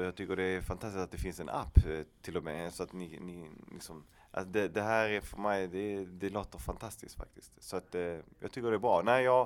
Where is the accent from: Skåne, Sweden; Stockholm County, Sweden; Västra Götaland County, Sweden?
Skåne, Sweden; Malmö; mina föräldrar är själv från Chile och jag är född och vuxen i Malmö.